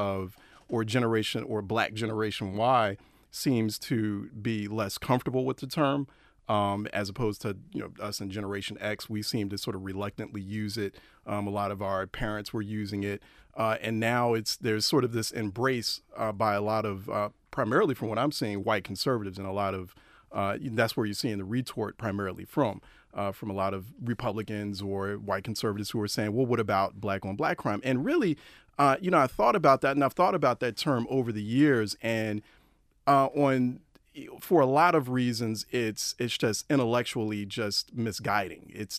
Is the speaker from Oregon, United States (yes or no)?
no; Philadelphia, Pennsylvania, United States; I grew up in North Philadelphia, so I mean, I've seen it. I know it. I grew up with that.